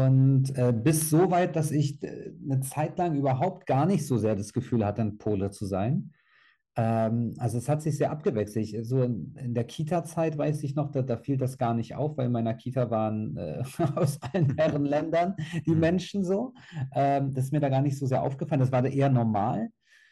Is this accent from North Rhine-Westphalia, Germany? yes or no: no; Berlin, Germany; born there; Und ich bin zwar in Berlin geboren, in Berlin-Neukölln, um genau zu sein. Das ist quasi, da haben sich eine Zeit lang Menschen gar nicht richtig hingetraut. War so ein Migrantenviertel quasi. Und ja, da bin ich auch als Kind polnischer Einwanderer